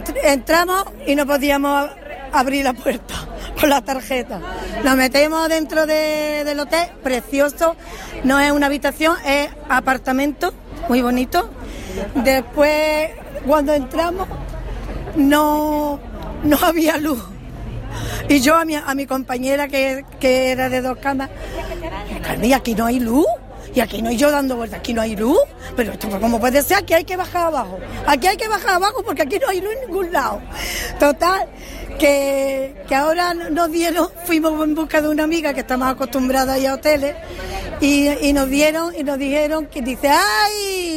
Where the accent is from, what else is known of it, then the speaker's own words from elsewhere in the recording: Junquera, Spain; de Junquera. … que mi padre fue municipal de allí